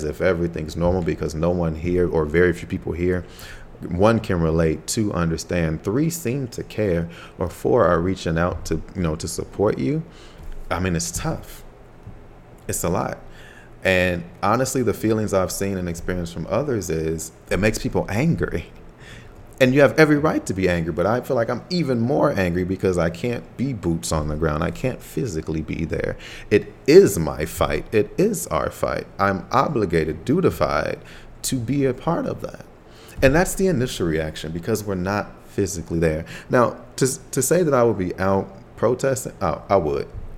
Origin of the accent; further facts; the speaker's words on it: United States; I don't live on that side of the country anymore. As frequently as I do, but I am American.